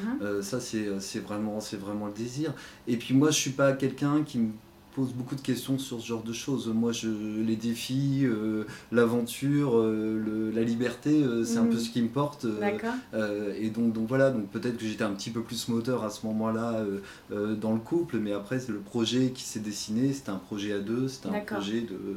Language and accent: French; Île-de-France, France; Alors, j'ai grandi en banlieue parisienne.